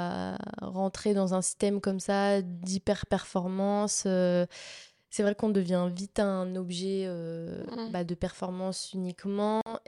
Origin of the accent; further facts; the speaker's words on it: Valence, Auvergne-Rhône-Alpes, France; Alors moi, à la base, je viens de la Drôme, vers Valence, et j'ai commencé l'athlétisme là-bas